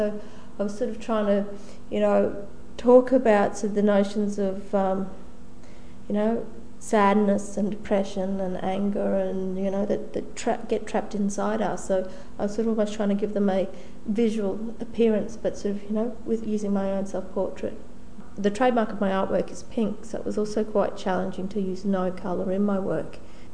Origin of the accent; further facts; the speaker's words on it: Roma, Queensland, Australia; now in Brisbane, Australia; Gubbi Gubbi woman from the Sunshine Coast, but I also have connections with the Gamilaroi and Wiradjuri people of New South Wales. But I grew up in Roma, Western Queensland